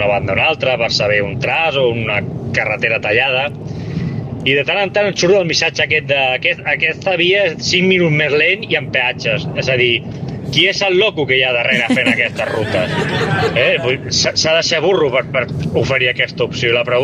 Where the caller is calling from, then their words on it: Vallirana, Catalonia, Spain; de Vallirana